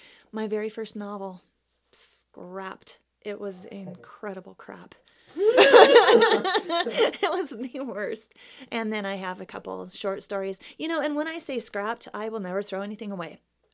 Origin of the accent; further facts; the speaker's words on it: Cripple Creek, Colorado, United States; they were country western songs because I grew up in Cripple Creek, and that's what my parents listened